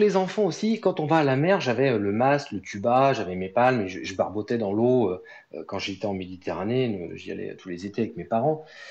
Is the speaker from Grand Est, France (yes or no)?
yes; Troyes, Grand Est, France; je suis originaire de Troyes, dans l'Aube, là où il n'y a pas du tout la mer.